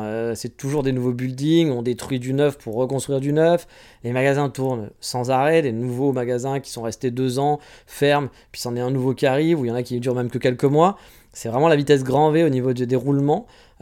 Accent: France; Puis nous, en tant que Français, on n'aime pas.

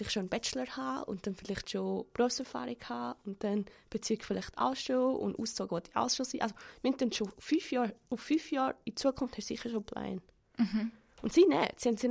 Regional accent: Switzerland; first language Spanish; ich sage Schweizerin oder ich komme von der Schweiz.

